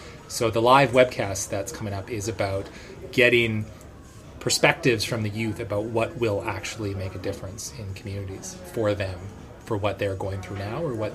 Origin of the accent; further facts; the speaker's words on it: Northwest Territories, Canada; We're from the Northwest Territories.